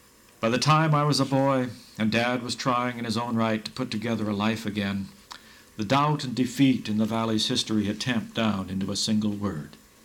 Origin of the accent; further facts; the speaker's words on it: Montana, United States; I come from a place. I originate as an American, from a place in a specific Montana and Western sense of the word.